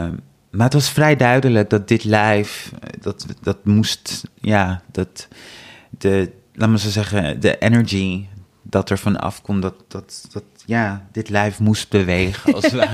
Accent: Amsterdam, North Holland, Netherlands; ik kom uit Amsterdam.

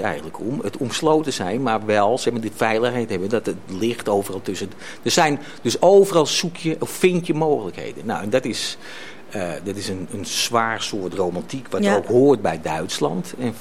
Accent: Amsterdam, North Holland, Netherlands; accent: Amsterdam; Ik ben een ras Amsterdammer, ja. Ik heb ook een zwaar Amsterdams accent en dat wil ik zo houden.

